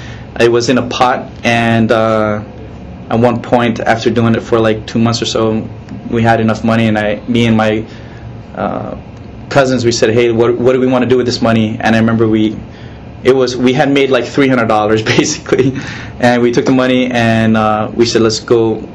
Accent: Yap, Micronesia; When I was growing up, I had actually, growing up in Yap, I had like actually a couple of businesses, small businesses that I had started out when I was

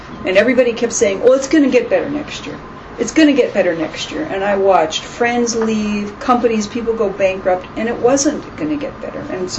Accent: Hawaii, United States; I call any organization in this country and say, you don't know me. I'm from Hawaii.

